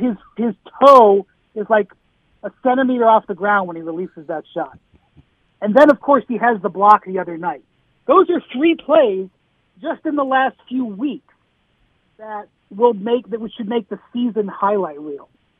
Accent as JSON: {"language": "English", "town": "Cleveland", "region": "Ohio", "country": "United States", "said": "I'm from Cleveland, okay? And so I am completely eyes open, well aware of what it's like to live in a mid to small market."}